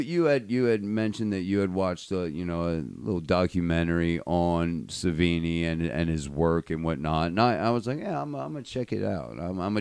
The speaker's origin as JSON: {"language": "English", "region": "Maryland", "country": "United States", "said": "I'm from Maryland. I thought we mentioned that earlier. I like steam crabs."}